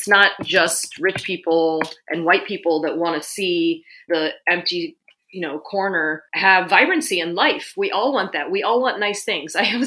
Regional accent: London, United Kingdom; born there; because I was born in London.

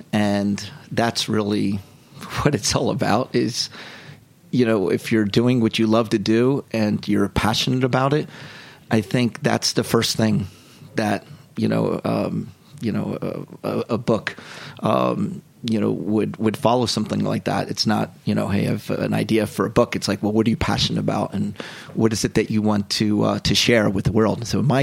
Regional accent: Haddonfield, New Jersey, United States; It's also my hometown is Haddonfield, New Jersey.

